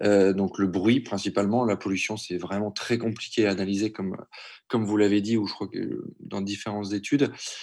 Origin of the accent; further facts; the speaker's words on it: Nantes, Pays de la Loire, France; je suis nantais et médecin de profession.